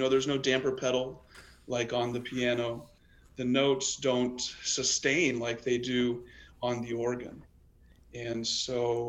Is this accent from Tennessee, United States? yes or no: yes; Knoxville, Tennessee, United States; I grew up in Knoxville, so this is great to be back in Knoxville for a hometown concert. My parents still live there.